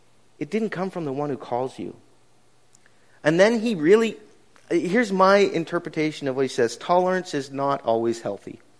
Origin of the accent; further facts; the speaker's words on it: Canada; a little compromise is usually our first inclination because we're Canadian. We get along with everybody.